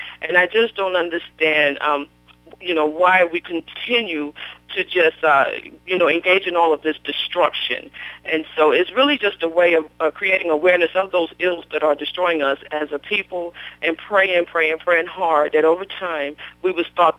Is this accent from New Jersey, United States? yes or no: yes; Vineland, New Jersey, United States; now in Wilson, United States; Yes, I'm from Vineland, New Jersey, but I'm currently in Wilson, North Carolina.